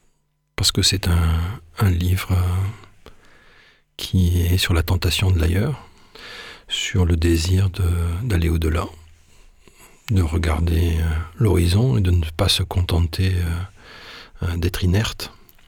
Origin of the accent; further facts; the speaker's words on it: Cannes, Provence-Alpes-Côte d'Azur, France; born there; parce que je suis né à Cannes, au large de Cannes.